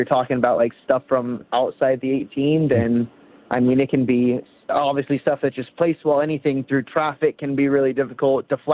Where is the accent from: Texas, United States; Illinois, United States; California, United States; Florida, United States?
Texas, United States; Frisco; also born or lived in Plano; I grew up in Frisco. I was just born in Plano.